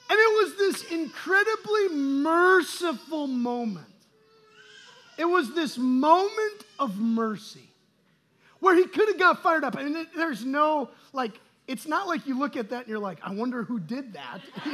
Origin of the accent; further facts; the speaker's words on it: Wisconsin, United States; That tree came from probably up north. And that's where I'm from. I'm from Wisconsin.